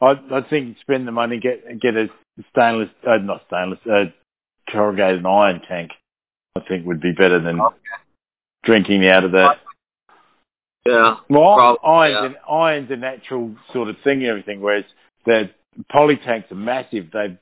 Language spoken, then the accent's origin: English; Adelaide, South Australia, Australia; growing up in Adelaide City and everything, I just thought rainwater was disgusting.